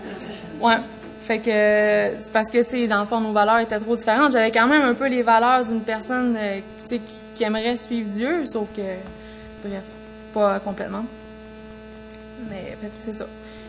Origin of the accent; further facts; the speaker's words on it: Quebec, Canada; now in Quebec City, Canada; C'est pas tout le monde qui me connaît ici, mais je vais me présenter avant. J'ai 25 ans, puis je viens de la Gaspésie. Ça fait environ 7 ans que je suis à Québec.